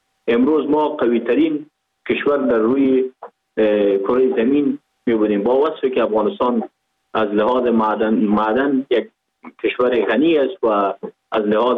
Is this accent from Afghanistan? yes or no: no; Pakistan; born or raised there